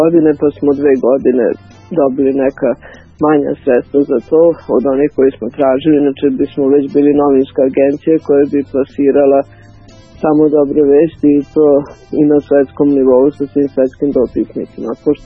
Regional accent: Sombor, Vojvodina, Serbia; born there; also born or lived in Novi Sad; now in Belgrade, Serbia; ja sam iz Beograda. Mislim, tu živim, udala sam se, inače sam Somborka rodom. I veći deo života sam provela u Novom Sadu, odnosno skoro sad već isto i u Beogradu.

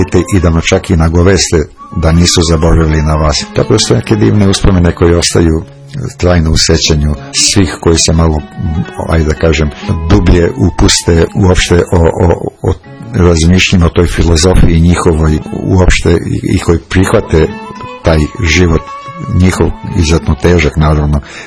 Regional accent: Serbia; znam da smo mi Srbi kao Srbi lenji i da pročitamo nešto

